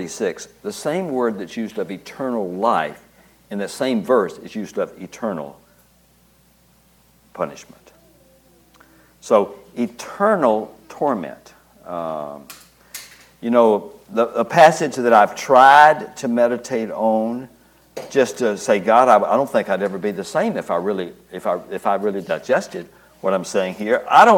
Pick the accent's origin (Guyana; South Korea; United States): United States; Montgomery, Alabama; heard the gospel being preached by Billy Graham at the crusade he came in my hometown in Montgomery, Alabama.